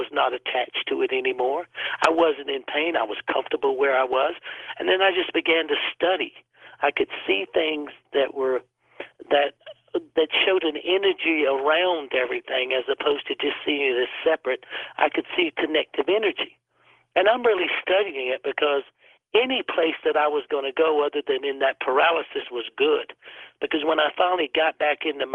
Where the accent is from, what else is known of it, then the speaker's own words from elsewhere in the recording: the South, United States; because we're from the South